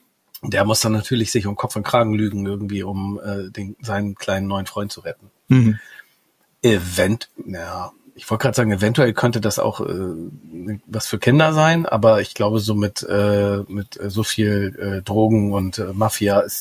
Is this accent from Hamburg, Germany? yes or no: yes; Hamburg, Germany; Ich als Hamburger